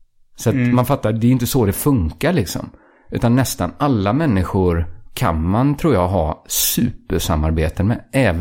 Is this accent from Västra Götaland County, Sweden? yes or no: yes; Västra Götaland County, Sweden; min kompis från området där jag växte upp utanför Borås.